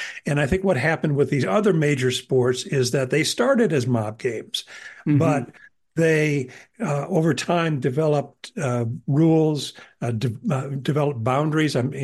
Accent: Iowa, United States; evangelicals in Iowa, which is, you know, I consider my home state because I spent my high school years there.

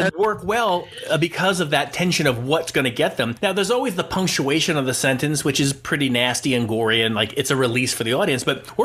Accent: Massachusetts, United States; No, I grew up in Massachusetts.

